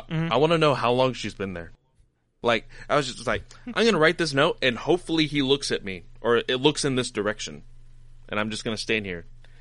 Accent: the South, United States; accent: Southern; man, that guy has a heavy Southern accent. I can't tell because I'm from the South.

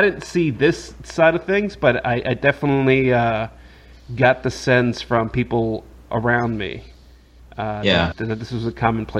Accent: New York City, New York, United States; I grew up in the Bronx in New York, and I mean, I saw a lot of this, you know.

